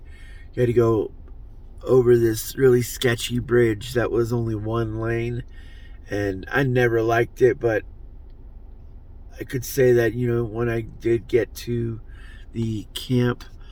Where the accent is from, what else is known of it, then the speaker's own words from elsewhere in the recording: California, United States; A lot of times growing up in California